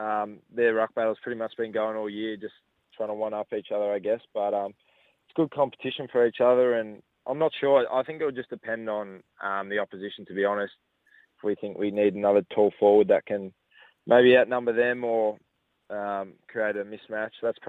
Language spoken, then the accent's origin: English; Glen Iris, Victoria, Australia; I grew up in Glen Iris pretty much, so played for Ashburton Redbacks and then went to the Chargers, so I'm still living at home with mum and dad, so I like this area a lot.